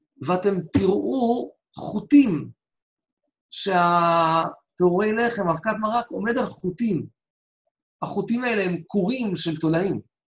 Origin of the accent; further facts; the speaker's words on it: Tel Aviv, Tel Aviv District, Israel; אני בדקתי את זה בתור נער תל אביבי